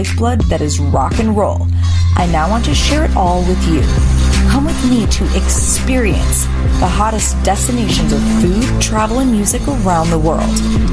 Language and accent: English; Chicago, Illinois, United States; Well, it's hard for him to say no to me in my hometown.